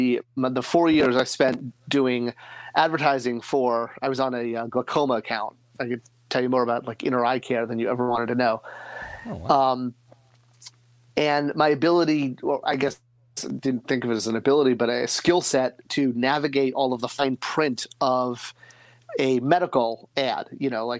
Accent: Connecticut, United States; So I grew up in Connecticut. A lot of outdoor play.

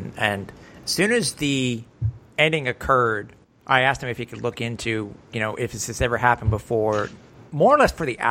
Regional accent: Canada; I'm Canadian.

